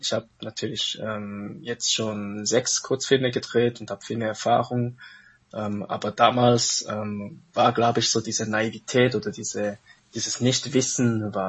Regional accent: Zurich, Switzerland; bin 1991 in der Schweiz geboren und aufgewachsen und lebe auch jetzt noch in Zürich.

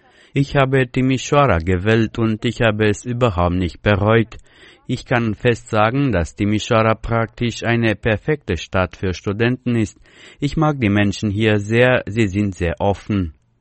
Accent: Cahul, Cahul District, Moldova; German is a second language; moved away as an adult; Ich vermisse die Umarmungen meiner Mutter, die Orte, an denen ich aufgewachsen bin. Ich komme aus Cahul, aus der Republik Moldau. Ich wurde 2001 geboren.

